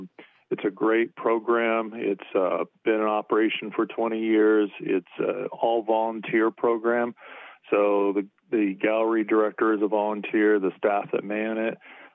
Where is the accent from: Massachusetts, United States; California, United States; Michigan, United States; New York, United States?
California, United States; now in Chiloquin, United States; Well, I grew up in California and worked most of my career with Sony